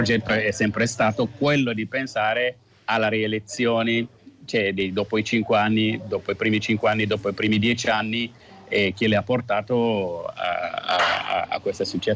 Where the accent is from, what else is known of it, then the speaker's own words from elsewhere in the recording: Guinea; questo è il momento in cui si può partecipare allo sviluppo del mio paese. E questa speranza è stato proprio completamente tradito, cioè, lo dico da guineano